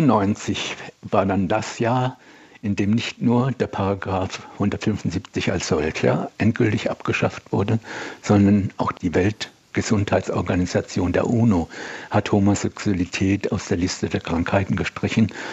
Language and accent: German; Heidelberg, Baden-Württemberg, Germany; now in Berlin, Germany; Also das war in meiner Jugend in der Nähe von Heidelberg immer noch nach wie vor der Fall.